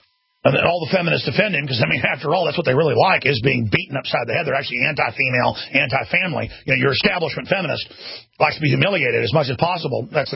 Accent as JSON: {"language": "English", "town": "Dallas", "region": "Texas", "country": "United States", "tie": "born or raised there", "said": "I had to dodge it growing up in Dallas, Texas, because we lived in the richest county in Texas, Rockwall."}